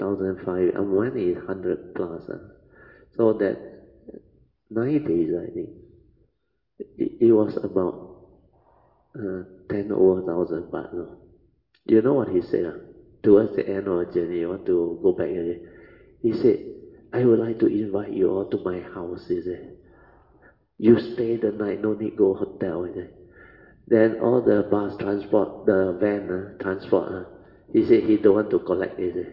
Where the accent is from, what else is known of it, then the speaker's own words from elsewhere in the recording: Malaysia; I said, we are from Malaysia. We want to pay respect, make offering to Ajahn Mahabua.